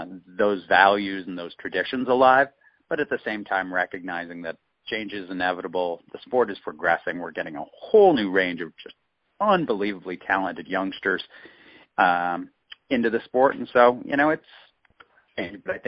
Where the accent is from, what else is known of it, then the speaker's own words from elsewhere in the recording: California, United States; I grew up here in California. I went back east to the University of Rochester for college